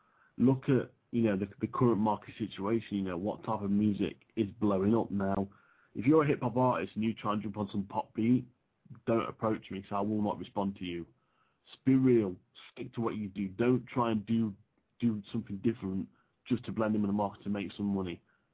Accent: England, United Kingdom; Sorry, I couldn't hear you properly. Just that's me being English.

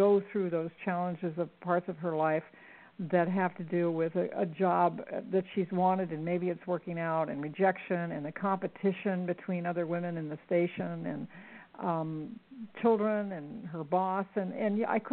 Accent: Arizona, United States; I grew up in the Arizona deserts, and I used to watch the Indians weave their blankets.

